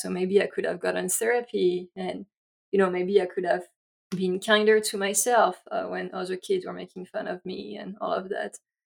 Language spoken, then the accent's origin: English; France; English is a second language; moved away as an adult; now in United States; I grew up in France, again, here with my accent.